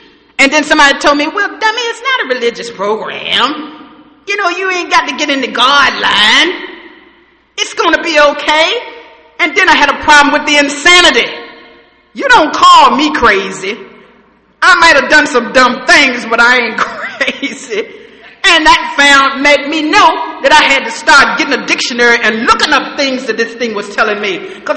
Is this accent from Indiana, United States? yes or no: no; Missouri, United States; Okay, yeah, they saying all this, but I'm from Missouri. Show me.